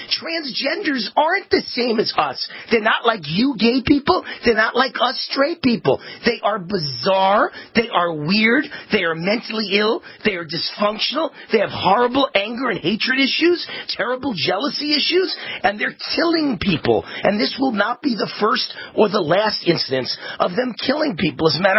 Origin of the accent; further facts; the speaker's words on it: New York, United States; I'm a New Yorker. I can't live without a good F word.